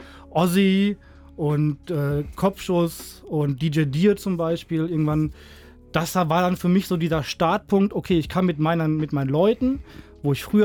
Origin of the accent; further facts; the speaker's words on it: Unna, North Rhine-Westphalia, Germany; meine Wurzeln kommen eigentlich aus Unna. Also ich bin quasi in Unna groß geworden.